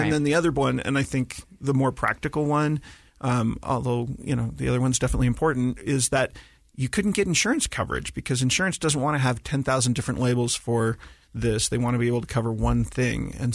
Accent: Kodiak, Alaska, United States; people who grew up on this island. Right. You know, it's like if other people from this island knew it, I was from Kodiak.

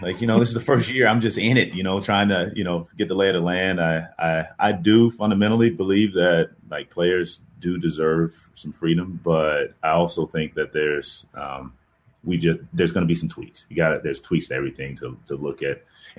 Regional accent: Atlanta, Georgia, United States; I grew up in the Southeast, and I love it. And Atlanta's home. My mom's from Georgia. My dad's from Louisiana, so I'm a Southern boy at heart.

